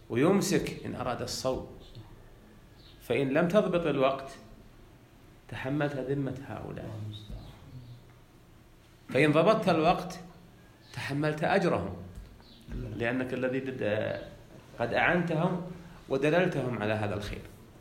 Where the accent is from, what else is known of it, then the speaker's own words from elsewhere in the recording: Unaizah, Al-Qassim, Saudi Arabia; في بلدتنا في عنيزة